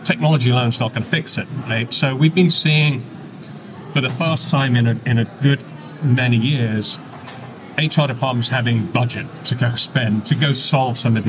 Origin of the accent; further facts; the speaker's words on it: Texas, United States; Naturally, as you can tell from my accent, I'm a native Texan.